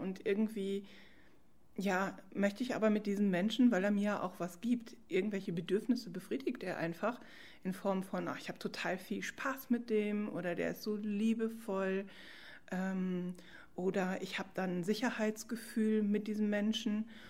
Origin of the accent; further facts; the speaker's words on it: Raesfeld, North Rhine-Westphalia, Germany; Ich komme aus Rasfeld. Ich bin dort als Therapeutin tätig in eigener Praxis.